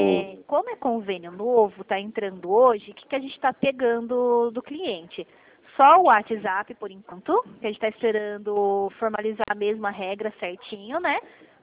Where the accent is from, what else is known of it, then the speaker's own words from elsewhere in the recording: São Paulo, Brazil; Eu sou do interior de São Paulo.